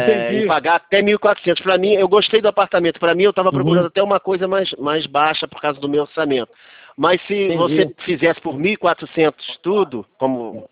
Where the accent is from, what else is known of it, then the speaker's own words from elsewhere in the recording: Cabo Frio, Rio de Janeiro, Brazil; Eu sou daqui de Cabo Frio, entendeu? Eu sou daqui da região.